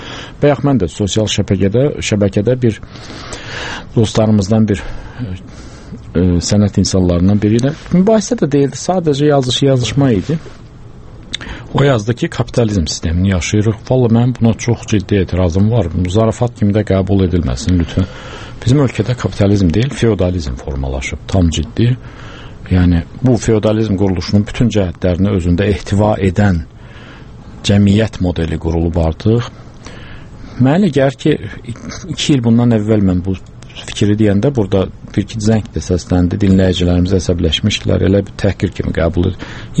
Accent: Baku, Azerbaijan; Mən NZS-də böyümüşəm. NZS-də daima zavodlar çalışırdı. Onun tüstüsünü, yəni belə də tüstüsü ilə böyümüş insan kimi

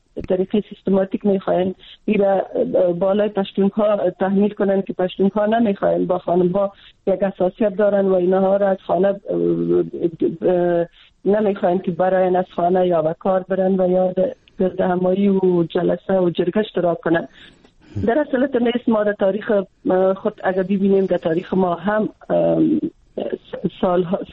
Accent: Afghanistan; خودم چون از افغانستان هستم

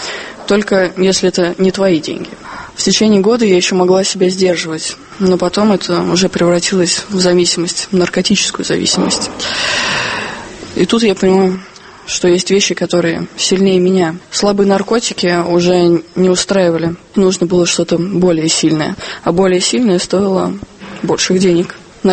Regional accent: Moscow, Russia; born there; Я родилась в Москве в 88 году.

